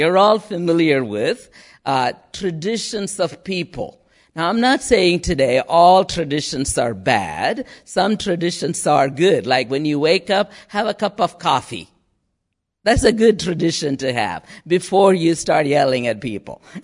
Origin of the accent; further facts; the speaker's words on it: India; I grew up in India in a pretty conservative family, although I myself wasn't a committed Christian.